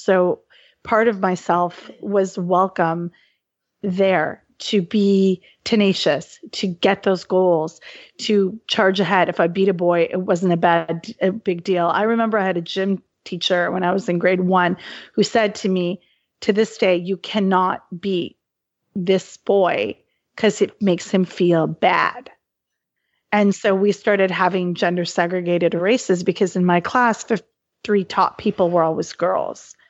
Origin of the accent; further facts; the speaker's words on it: Halifax, Nova Scotia, Canada; So, and we're talking Nova Scotia. I was born and raised in Halifax, Nova Scotia.